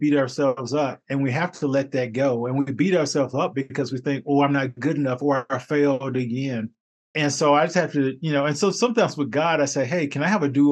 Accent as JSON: {"language": "English", "region": "North Carolina", "country": "United States", "tie": "born or raised there", "said": "I grew up in North Carolina. Well, in North Carolina, you have basketball, tobacco, and Baptist."}